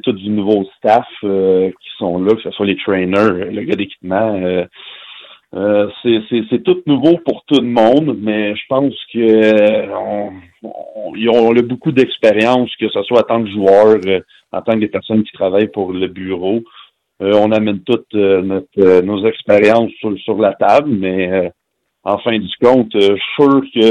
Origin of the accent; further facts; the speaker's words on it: Montreal, Quebec, Canada; Je suis content d'être dans ma ville natale, devant mes amis, ma famille.